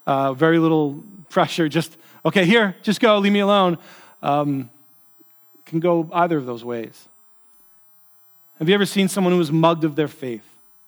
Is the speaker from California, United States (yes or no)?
no; New York, United States; We grew up down in New York, and we were playing basketball